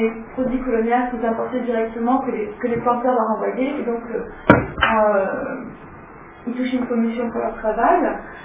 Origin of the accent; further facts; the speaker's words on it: France; Enfin, je suis française, mais comme j'ai fait mon PhD à Londres